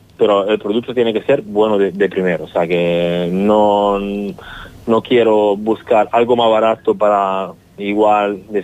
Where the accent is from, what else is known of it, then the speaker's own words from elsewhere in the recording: Italy; Spanish is a second language; now in Spain; aunque te digo soy italiano, pero es que siempre aquí he encontrado lo que me gustaba y lo que quería hacer.